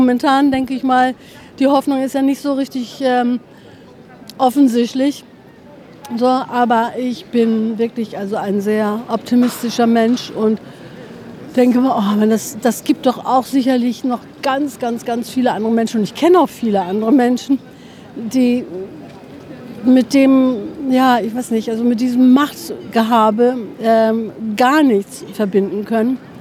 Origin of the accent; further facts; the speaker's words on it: Northern Germany, Germany; ich komme aus dem Dorf, ganz oben, irgendwie im Norden von Deutschland und bin dann zum Studieren nach Hannover gekommen.